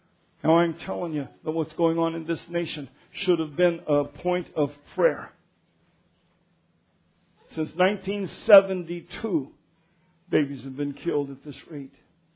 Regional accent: Commerce City, Colorado, United States; I grew up in Commerce City.

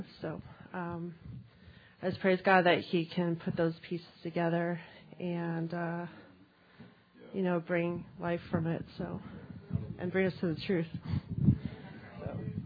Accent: Illinois, United States; now in California, United States; But I had gone out to California, because I'm not actually from there. I'm from the Chicago suburbs.

